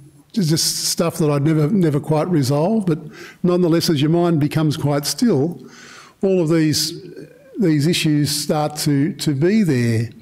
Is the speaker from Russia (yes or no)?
no; Australia; I know I'm an Australian man, I'm not a woman